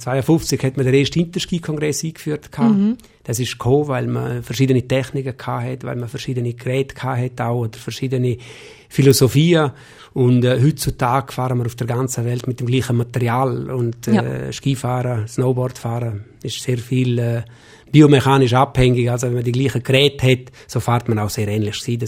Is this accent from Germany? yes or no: no; Switzerland; Als Schweizer hat man immer die Chance, dass man ein bisschen Sprache kann. Man ist gewöhnt, mit vier Kulturen umzugehen